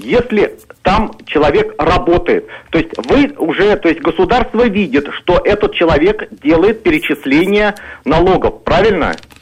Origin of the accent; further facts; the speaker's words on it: Moscow, Russia; Я коренной москвич, то есть в 10-м поколении, то есть лет мне уже достаточно